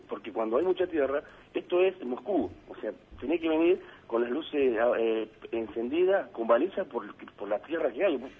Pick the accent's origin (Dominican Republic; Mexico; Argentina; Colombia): Argentina; Santa Fe; Somos ciudadanos de Santa Fe, estaremos lejos del centro, pero vivimos también, maestro.